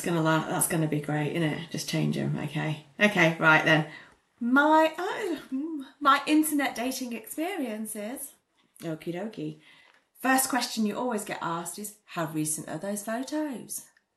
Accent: East Midlands, United Kingdom; I am, and I'm from South Lincolnshire.

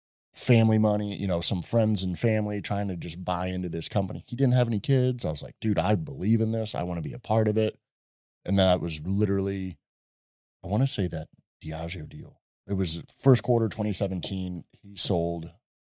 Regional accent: Wentzville, Missouri, United States; now in Denver, United States; I grew up in Wentzville, Missouri, right a suburb outside of St. Louis. We, just like everybody, I want to get out of St. Louis. I want to go to a bigger city.

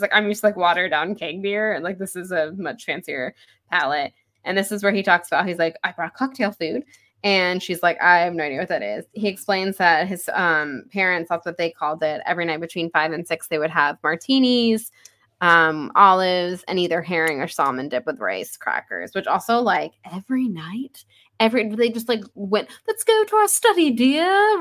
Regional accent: Florida, United States; And people do it all the time to me about, like, growing up in Florida. And I'm like, yeah, I'm from here.

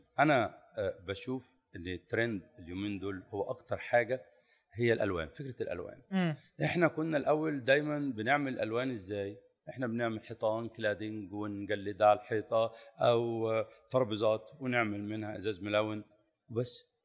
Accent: Egypt; وابتدى الازاز يبقى بومينج قوي عندنا في مصر

